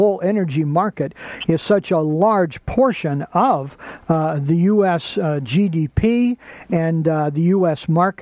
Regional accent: Birmingham, Alabama, United States; born there; I was born in Birmingham. It just reminds me of all my relatives and how they sound here.

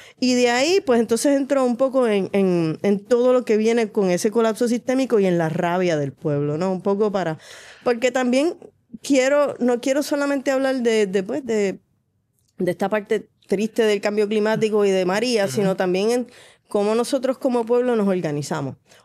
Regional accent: Puerto Rico; Y yo soy puertorriqueña y he visto muchos momentos de nuestra historia.

